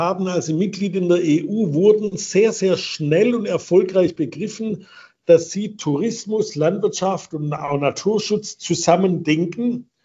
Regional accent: Gerlingen, Baden-Württemberg, Germany; ich stamme aus einer Obstbauer- und Wingerter-Winzerfamilie … sind ja schon seit dem 15. Jahrhundert in Gerlingen, meiner Heimatgemeinde.

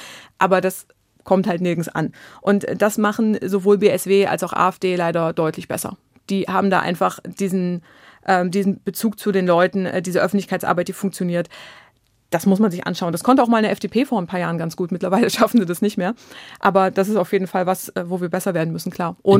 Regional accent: East Germany, Germany; Ich bin Ostdeutsche und es nervt mich wirklich tierisch

